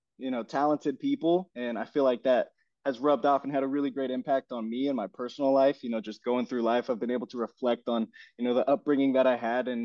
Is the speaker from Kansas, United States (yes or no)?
yes; Manhattan, Kansas, United States; So I grew up in Manhattan, Kansas, and you know, that's where I stayed up until college, really. So, you know, that's the city that raised me.